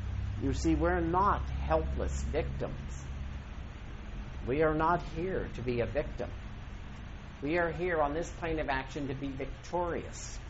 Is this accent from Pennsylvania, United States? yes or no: yes; Duncannon, Pennsylvania, United States; I grew up in Pennsylvania. I spent 18 years of my life in a small town called Duncannon, Pennsylvania, outside of Harrisburg, in a county called Perry County.